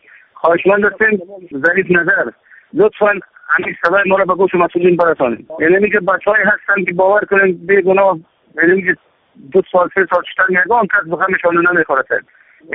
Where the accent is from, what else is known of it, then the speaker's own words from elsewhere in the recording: Afghanistan; now in Pakistan; از افغانستان هستیم.